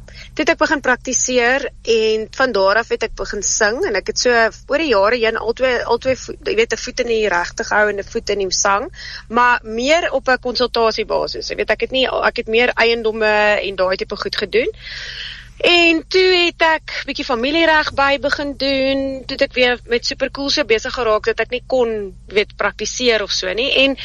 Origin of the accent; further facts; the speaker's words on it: Koffiefontein, Free State, South Africa; Ja, ek is. Ek is terug in my geboortedorp. Ek het hier in Koffiefontein se wêreld groot geword vir die eerste paar jaar van my lewe, so ek is eintlik maar ook 'n Vrystaatse nooi.